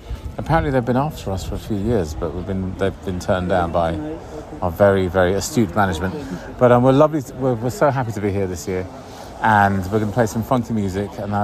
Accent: London, United Kingdom; I'm from West London, and I'm here in Limestone.

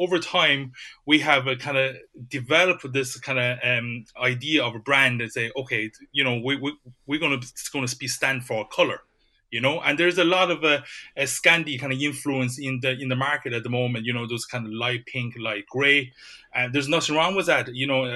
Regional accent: Ireland; English is a second language; also born or lived in China; I was born in China originally, so I moved over to Ireland when I was a teenager. So I suppose in my own kind of during my teenage years, I you know grew up in Asia.

